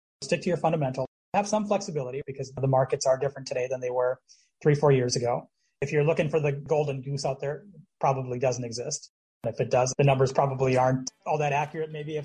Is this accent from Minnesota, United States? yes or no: yes; Minneapolis, Minnesota, United States; I am a broker in several states. I'm originally from the Twin Cities. So I've been a broker up there for going on 20 some years and about the last 5 in Florida here.